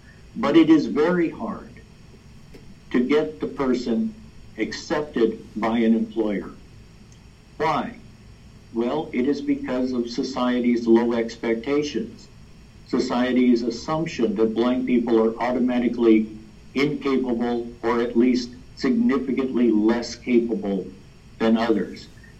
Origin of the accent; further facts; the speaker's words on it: New Mexico, United States; in 1980, I wanted to move back to New Mexico. I was from New Mexico.